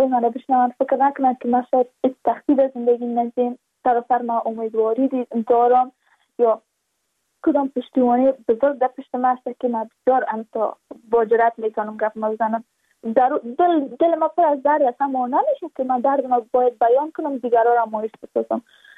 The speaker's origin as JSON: {"language": "Persian", "region": "Badakhshan", "country": "Afghanistan", "said": "چون ما از بدخشان هستیم، یعنی منطقای دور دستش،"}